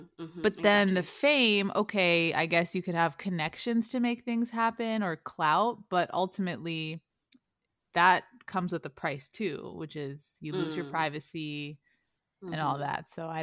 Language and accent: English; Oromia, Ethiopia; she really was so bothered by me stating that I was Oromo and from Oromia.